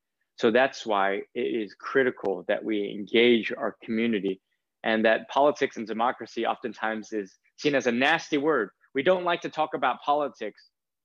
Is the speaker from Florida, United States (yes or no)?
no; California, United States; I am an American citizen, fourth generation Californian, but I still will go to the airports during the Muslim ban and protest in solidarity.